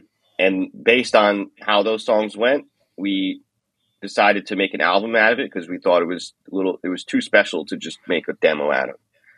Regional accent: New Jersey, United States; also born or lived in Brooklyn, New York; now in Beijing, China; I was born in Brooklyn, New York, but basically lived there until I was four. I grew up in New Jersey, North Jersey, New York City area, and I'm currently living in Beijing, China. Been in China now for 12 years.

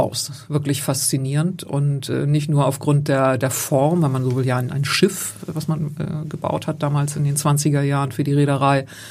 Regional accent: Hamburg, Germany; wohne seit mehr als 20 Jahren in Volksdorf, da gefällt es mir super, aber es gibt auch, ich bin in Barmbek geboren und groß geworden.

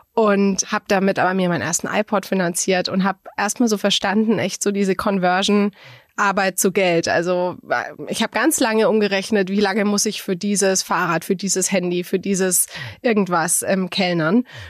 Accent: Bamberg, Bavaria, Germany; bin dann einfach zu Radio Bamberg, wo ich herkomme.

